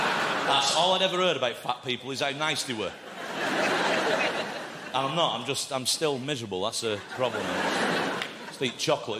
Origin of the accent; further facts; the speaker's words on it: Oldham, North West England, United Kingdom; I am from Oldham, like you said, just down the road there